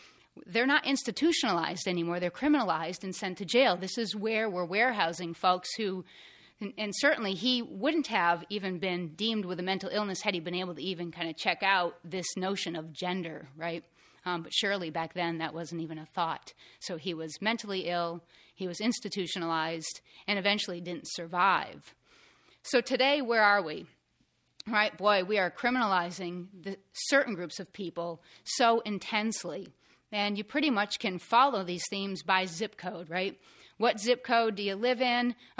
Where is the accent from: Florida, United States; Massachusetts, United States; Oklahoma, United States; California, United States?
Massachusetts, United States; Northampton; I am 40 years old. I was born in Northampton. I have been here forever. I grew up in the hill towns.